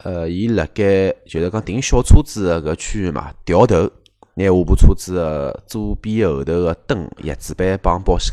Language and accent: Chinese; China; 我只晓得我是中国人，我打110是没问题的。